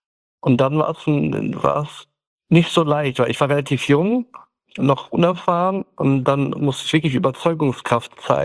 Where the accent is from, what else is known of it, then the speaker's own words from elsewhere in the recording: Kars, Kars Province, Turkey; German is a second language; now in Germany; wir sind ja Kurden aus der Türkei. Mhm. Wir kommen ja aus der Grenze Armenien, aus Kars 36.